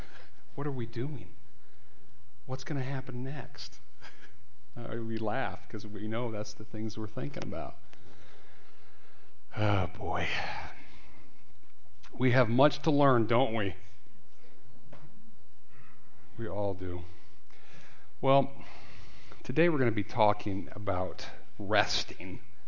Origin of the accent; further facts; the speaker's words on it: United States; And I always pick on Americans because I can, because I am an American.